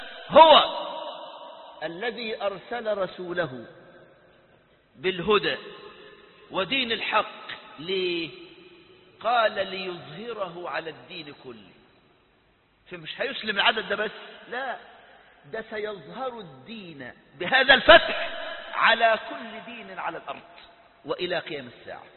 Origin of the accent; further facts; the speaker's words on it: Egypt; كسرى طلع قرار الاعتقال زي القرار اللي كانت تطلع عندكم عندنا في مصر